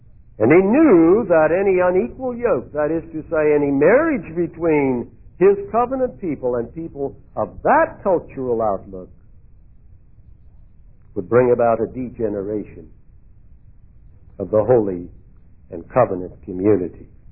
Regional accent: Iowa, United States; I remember when I was growing up in Iowa, there was a family not too far from us

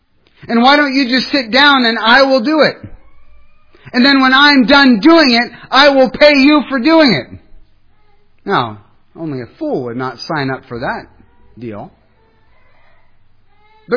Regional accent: Ohio, United States; There was an elderly gentleman in my hometown who wanted me to come and to scrape the eaves of his house. It was a two-story house. You're up on a ladder. Scrape, hot, muggy, summertime in Ohio.

